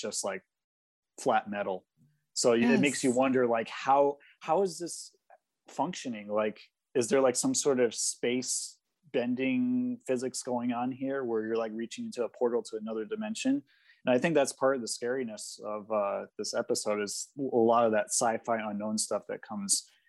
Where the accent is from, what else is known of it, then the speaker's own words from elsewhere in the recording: New England, United States; now in Florida, United States; I mean, considering I'm originally from New England and I'm tempered towards colder weather, I'm just inside 3/4 of the year down here.